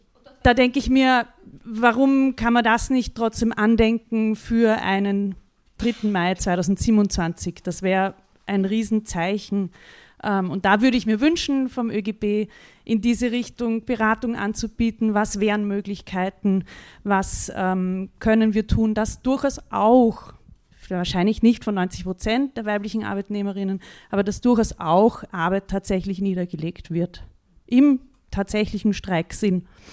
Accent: Vienna, Austria; ich komme aus Wien

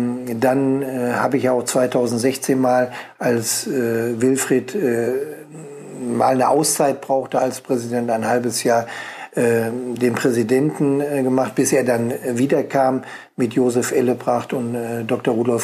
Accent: Kassel, Hesse, Germany; born there; also born or lived in Eschwege / Bielefeld; now in Paderborn, Germany; ich habe grundsätzlich meine Heimat hier gefunden. Ich bin ja nicht in Paderborn geboren, sondern in Kassel. Durch den beruflichen Werdegang meines Vaters einmal so ein bisschen an die damalige Zonengrenze, wie man sagte, in der Nähe von Bebra nach Eschwege gekommen

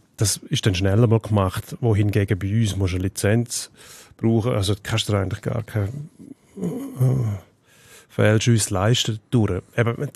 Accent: Switzerland; Ist leider ein Vorgang, der nicht unüblich ist bei uns in der Schweiz.

